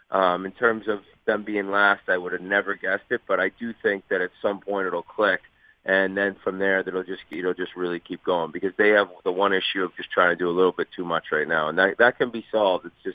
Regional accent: Boston, Massachusetts, United States; I mean, I know I'm from Boston

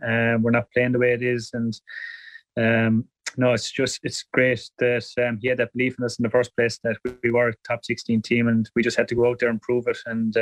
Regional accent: Dunbeg, Scotland, United Kingdom; when you're growing up in Dunbeg, you want more than one championship.

